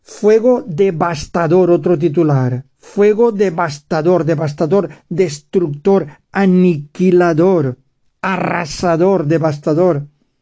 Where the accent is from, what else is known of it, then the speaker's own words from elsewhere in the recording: Gandia, Valencian Community, Spain; Sabéis que yo soy de Gandía, Valencia es la capital nuestra